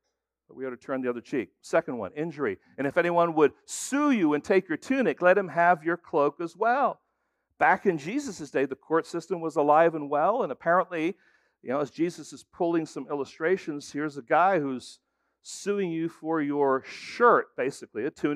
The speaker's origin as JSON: {"language": "English", "town": "Frankfurt", "region": "Hesse", "country": "Germany", "tie": "born or raised there", "said": "When I was growing up in Germany, I was about 8 years old, and I was going to Frankfurt International School"}